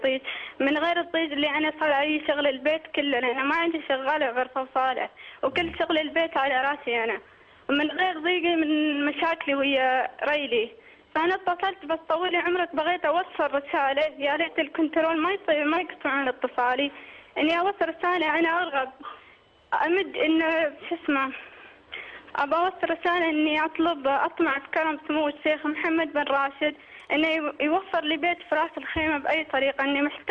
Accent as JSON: {"language": "Arabic", "country": "Oman", "said": "أنا مشكلتي إني أنا من عمان وهو من الإمارات"}